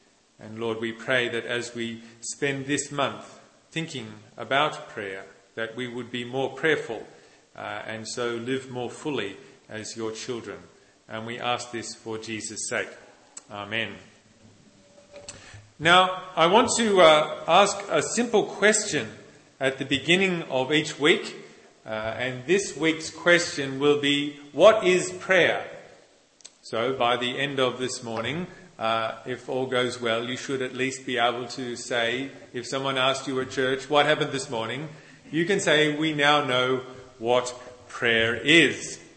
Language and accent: English; Australia; And as an Australian, I will try and speak English as best as I am able